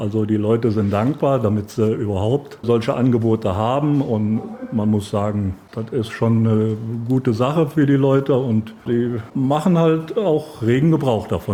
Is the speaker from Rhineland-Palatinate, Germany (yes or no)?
yes; Schöndorf, Rhineland-Palatinate, Germany; Das wäre jetzt in meinem Heimatort in Schöndorf unser Gasthaus.